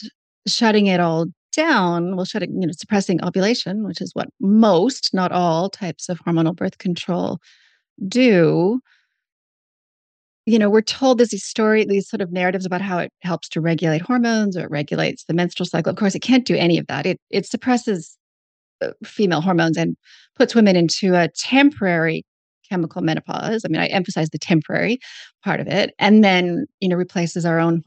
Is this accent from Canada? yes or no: yes; Canada; accent: Canadian; also born or lived in Australia; now in New Zealand; I trained in Canada, hence the Canadian accent. So my accent will be a mix of Canadian with a couple decades in Australia, plus now New Zealand.